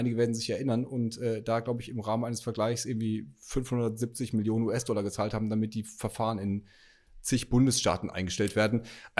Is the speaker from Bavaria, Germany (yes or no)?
no; North Rhine-Westphalia, Germany; Schön, dass ich mich jetzt auch einfach nochmal als Westfale geoutet habe mit diesem letzten, mit dieser Verabschiedung.